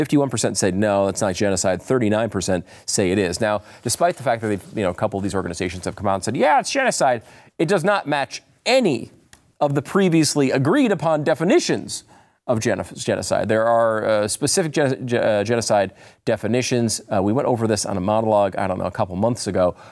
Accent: United States; I have Swedish and Italian blood in me. Do I feel connected to either of those countries? Not really. I'm just an American.

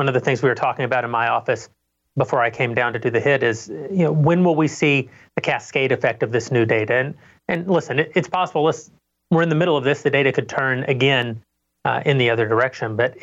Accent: Slaton, Texas, United States; authority could never figure out exactly how much toilet paper to put into Slayton, Texas grocery store, my hometown.

